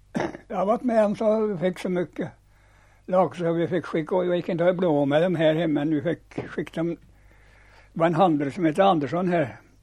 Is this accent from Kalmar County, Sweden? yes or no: yes; Rabo, Kalmar County, Sweden; Nej, det är i Kalmar län. Jag är född vid en gård som heter Ögelbo i Norrtullinge.